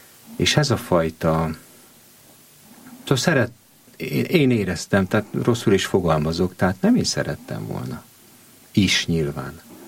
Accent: Satu Mare County, Romania; én ugye Szatmári vagyok, Parciumi.

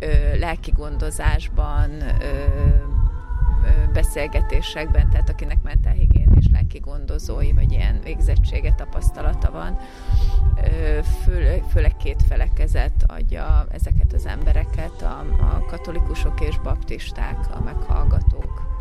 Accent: Szombathely, Vas, Hungary; Szombathelyiként és lelkes karneválozóként

